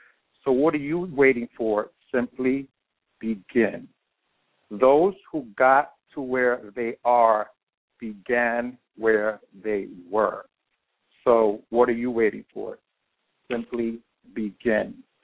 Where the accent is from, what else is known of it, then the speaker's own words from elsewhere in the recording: New York City, New York, United States; I live in New York City. I'm a child of immigrants from the Dominican Republic. I was raised in Washington Heights, where I have chosen to remain after I completed my academic studies.